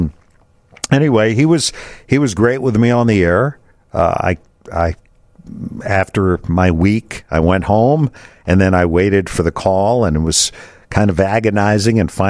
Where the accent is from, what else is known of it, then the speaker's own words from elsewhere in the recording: Washington, District of Columbia, United States; I got offered a job back in Washington, which was my hometown, and my folks still live there.